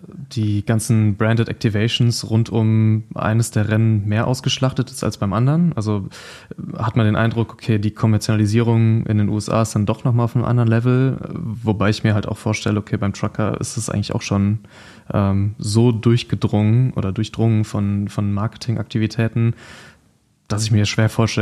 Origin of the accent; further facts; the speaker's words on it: Düsseldorf, North Rhine-Westphalia, Germany; ich komme aus Düsseldorf oder aus der Nähe von Düsseldorf, deswegen für mich sind so Belgien, Holland immer die Heimrennen